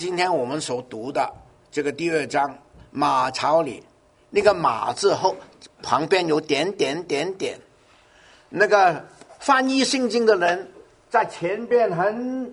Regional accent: China; 尤其是我们中国人，我们比较用呼吸的就是两个字的词语

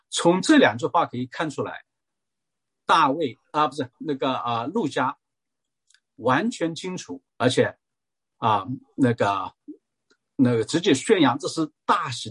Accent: China; 而且我们中国人哈，那个现在当然那个政府反对这个那个过圣诞节

